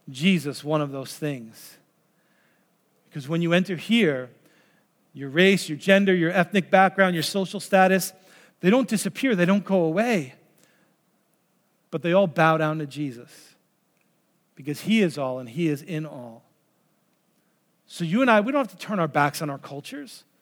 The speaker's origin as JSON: {"language": "English", "region": "New York", "country": "United States", "said": "Look, I'm still a New Yorker. I'm still a middle-aged white guy. I'm still Swedish and Norwegian and whatever else I am, right?"}